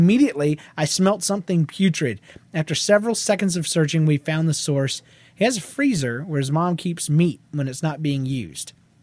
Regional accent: Australia; Well, I'm from Australia, like Aussie Jeff.

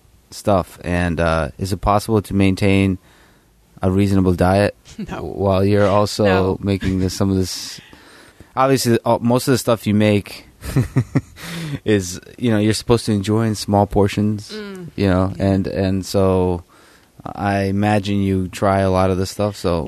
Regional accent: Russia; moved away; like when I grew up in Russia, I didn't have any concept of calories.

